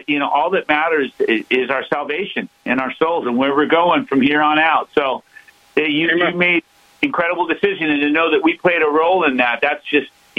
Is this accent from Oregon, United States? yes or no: no; Hollywood, California, United States; growing up in Hollywood and doing the club scene and the party scene and all